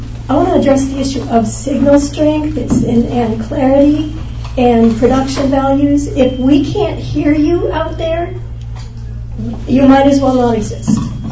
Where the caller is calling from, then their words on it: Ojai, California, United States; I'm here today from Ojai. I tune in from Ojai.